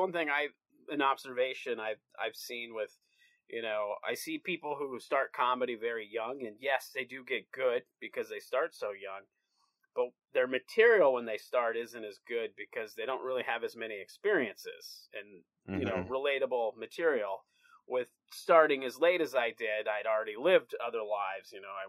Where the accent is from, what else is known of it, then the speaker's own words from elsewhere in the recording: Huron, South Dakota, United States; Yep, grew up right in Huron, South Dakota.